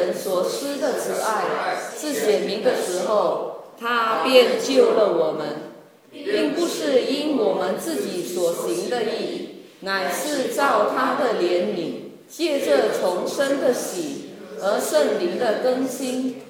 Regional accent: Malaysia; 我是从马来西亚来的，我家里呢是一个我生长在一个小村子里，家里有七个兄弟姐妹，我排行最小的，所以我和大哥呢最得到妈妈的宠爱。我们家呢是信奉传统的民间信仰，

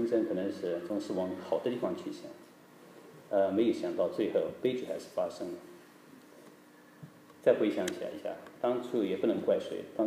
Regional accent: China; 我也是一个从中国农村长大的孩子，家里那时候也没有一个有钱的爸爸或者有关系的舅舅叔叔之类

